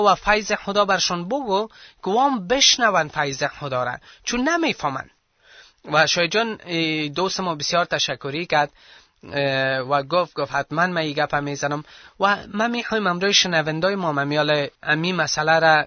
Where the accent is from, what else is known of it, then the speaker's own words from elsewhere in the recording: Afghanistan; ما افغان هستیم و ما پیرو عیسی مسیح هستیم.